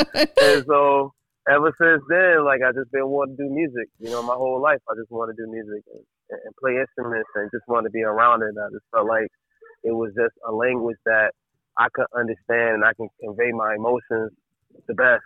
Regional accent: Raleigh, North Carolina, United States; also born or lived in Kingsville; now in Charlotte, United States; I was raised most of my life in Raleigh, North Carolina.

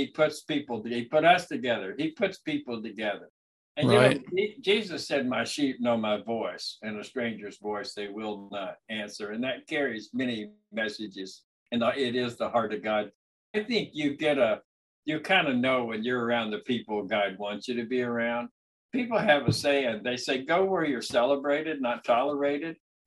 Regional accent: Florida, United States; moved away; I had told him when he asked where I was from that I was from Florida, because I'm from Florida. I didn't come up here till 06.

